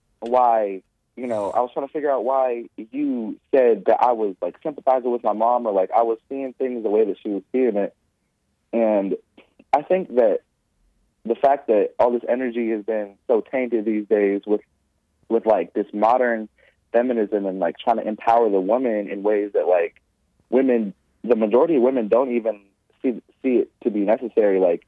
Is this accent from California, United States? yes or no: yes; California, United States; I'm from California.